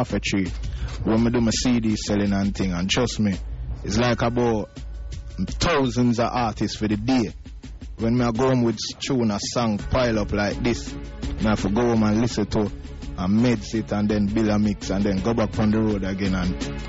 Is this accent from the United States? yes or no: no; Kingston, Jamaica; Kingston, Jamaica.